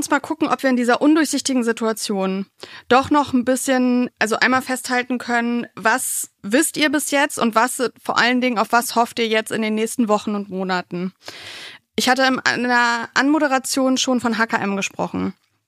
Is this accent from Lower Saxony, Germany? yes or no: yes; Wolfsburg, Lower Saxony, Germany; ich komme ja aus Wolfsburg ursprünglich